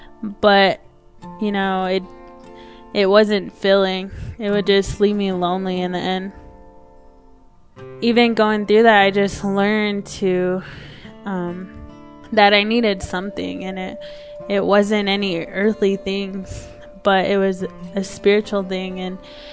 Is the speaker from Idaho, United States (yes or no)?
yes; Kamiah, Idaho, United States; And I grew up in Kamiai, Idaho, which is there's about three reservations